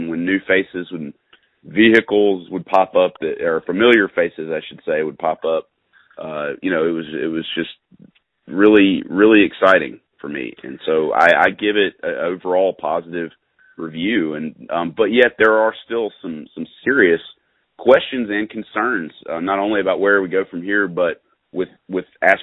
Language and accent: English; Tuscaloosa, Alabama, United States; I was able to see it in my hometown on a big screen with great sound at the Tuscaloosa Theater here.